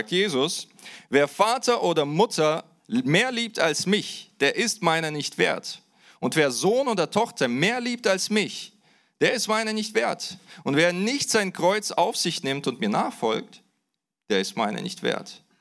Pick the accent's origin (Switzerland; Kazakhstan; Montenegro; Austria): Kazakhstan; now in Germany; Ich komme ursprünglich aus Kasachstan. Wir sind 2000 in Deutschland eingewandert und bin so de facto 24 Jahre hier in Deutschland.